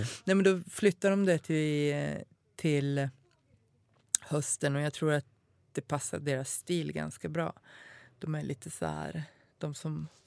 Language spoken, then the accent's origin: Swedish; Köping, Västmanland County, Sweden; gård utanför Köping som ligger i närheten.